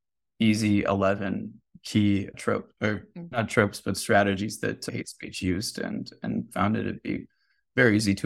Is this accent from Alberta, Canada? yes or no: no; Ottawa, Ontario, Canada; it's also from my hometown of Ottawa, Ontario.